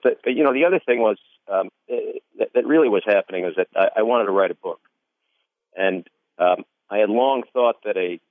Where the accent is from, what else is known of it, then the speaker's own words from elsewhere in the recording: New York, United States; I'm a New Yorker. I come from a very blue area of the country